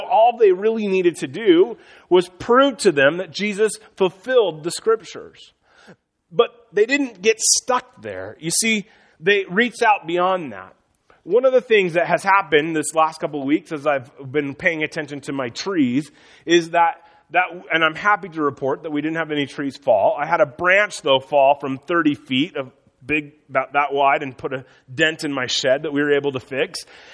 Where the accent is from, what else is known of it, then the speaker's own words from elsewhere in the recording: Iowa, United States; But snow doesn't, because I grew up in Northwest Iowa.